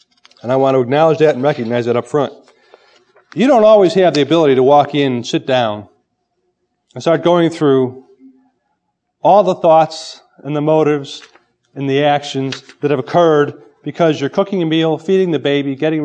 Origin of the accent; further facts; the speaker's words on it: Illinois, United States; Clearly, growing up Irish Catholic outside of Chicago makes me different than a Southern Belle growing up in Atlanta.